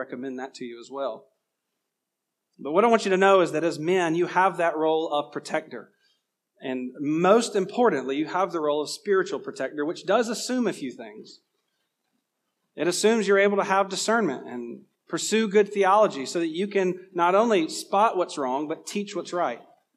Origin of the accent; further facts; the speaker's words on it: Georgia, United States; now in California, United States; Obviously, my accent remains here to some degree, but it's not nearly what it was 15 years ago. And I didn't do anything intentionally to change that. I certainly didn't try to lose it. And so I leave Georgia, go to California.